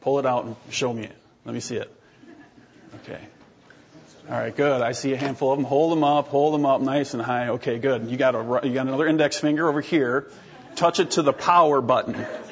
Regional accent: Iowa, United States; now in -; We come all the way from South Central Iowa. We're almost in Missouri, and it's about a seven-hour drive.

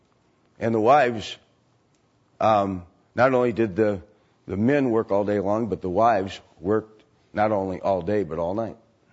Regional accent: Wales, United Kingdom; I read about the early Welsh settlers. I'm Welsh.

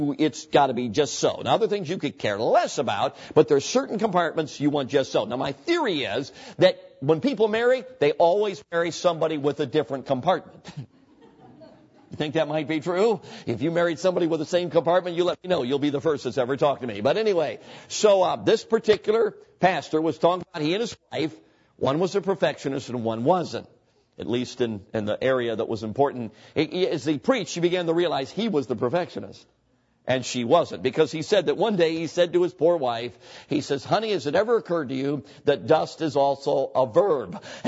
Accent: Chicago, Illinois, United States; I guess it's because I grew up in Chicago

